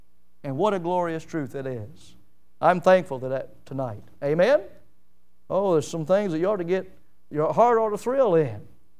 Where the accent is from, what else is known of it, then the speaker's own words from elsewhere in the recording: Milton, Florida, United States; born there; I think about the fact that I was born in Milton, Florida. Of all the places to be born, Milton, Florida.